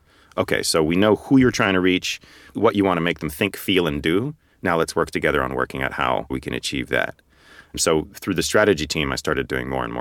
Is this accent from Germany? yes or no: no; Montreal, Quebec, Canada; now in United Kingdom; I'm Canadian. I'm from Montreal.